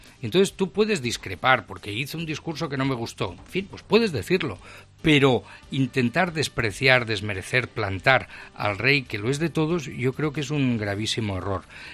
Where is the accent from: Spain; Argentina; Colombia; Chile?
Spain; Catalonia; yo soy más español que la tortilla de patatas, y más catalán que la de patata y cebolla